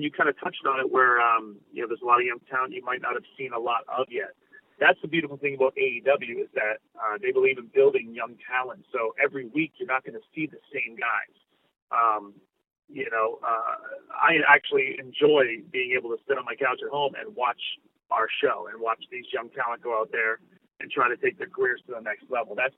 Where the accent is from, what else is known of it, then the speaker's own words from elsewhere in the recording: Canada; being a Canadian, it's massive.